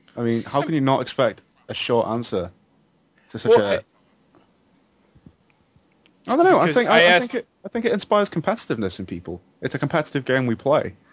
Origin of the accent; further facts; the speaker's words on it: England, United Kingdom; I would prefer it if you identified me as English. Britain is four countries. I'm English. I come from one country.